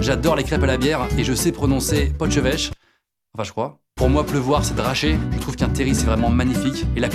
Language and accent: French; Hauts-de-France, France; moi, je suis 100% ch'ti. Je suis né dans Pas-de-Calais, j'ai grandi dans les corons, tous mes grands-parents étaient mineurs de fond dans la mine de charbon, bref, la totale.